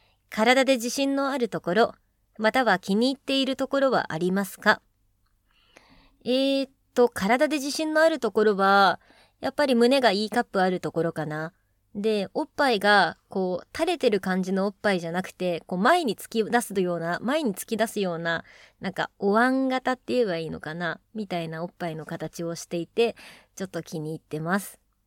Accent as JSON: {"language": "Japanese", "region": "Kanagawa", "country": "Japan", "said": "神奈川県ですね。はい。なので、特に訛りなどとかはないですかね。でも、なんとかダベっていうのが確か神奈川県の方言なんだったっけ？なんか、もう別に使わないかなって感じするけど"}